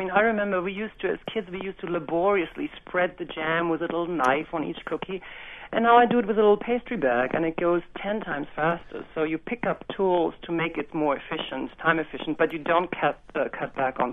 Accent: Germany; I grew up with this in Germany

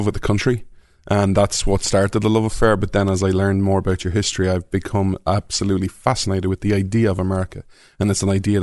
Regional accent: Ireland; So as an Irishman, I have one thing in common with a famous Frenchman.

